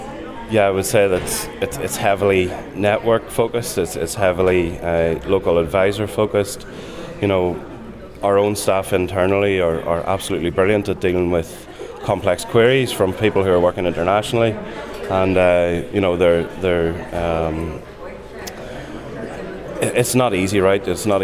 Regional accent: Armagh, Northern Ireland, United Kingdom; accent: Armagh; given my accent, obviously, from Armagh, business based in Monaghan

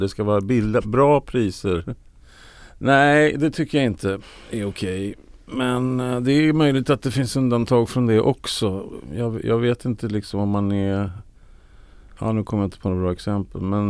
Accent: Sweden; Ja, jag är ju svensk för 17. Det är ju vår nationalsport.

